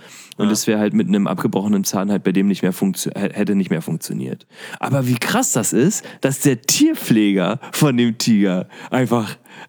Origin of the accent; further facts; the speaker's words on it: Berlin, Germany; Ich bin Berliner